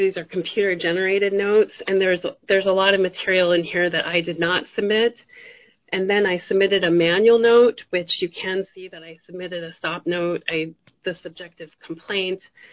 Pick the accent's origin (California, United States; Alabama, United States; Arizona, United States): Arizona, United States; Phoenix; my cousin called me from Phoenix, and his father died before finishing chiropractic school, and I grew up with him in Phoenix.